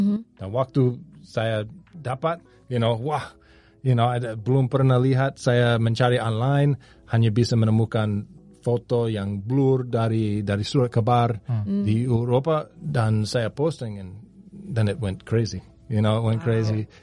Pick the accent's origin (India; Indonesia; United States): United States; Indonesian is a second language; Sebagai orang Amerika, sebagai you know, orang bule biasa